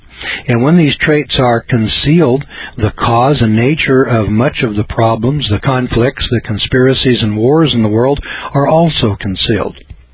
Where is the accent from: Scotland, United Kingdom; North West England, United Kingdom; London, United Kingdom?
Scotland, United Kingdom; Now, I'm a Scotsman